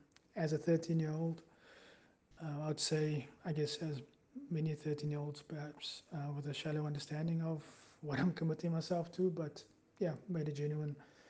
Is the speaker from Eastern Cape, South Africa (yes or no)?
no; Cape Town, Western Cape, South Africa; I grew up in Mitchells Plain in Cape Town, and really enjoyed playing sports and was good in academics as well.